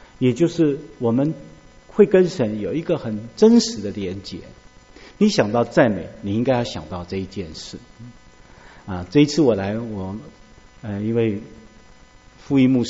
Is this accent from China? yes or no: yes; China; 所以我们中国人也认为天是很大的